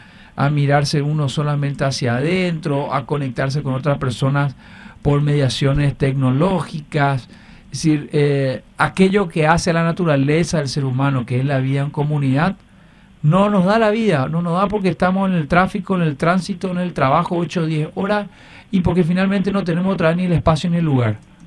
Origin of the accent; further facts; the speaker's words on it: Paraguay; nosotros como Estado paraguayo tenemos todavía muchos pendientes